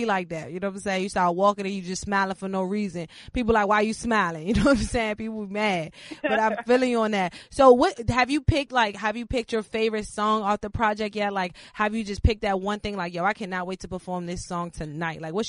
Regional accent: Landover, Maryland, United States; Because I grew up in Landover myself.

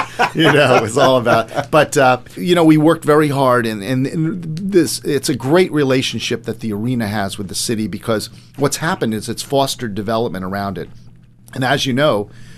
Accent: Miami Beach, Florida, United States; We're going way back because I was born and raised on Miami Beach.

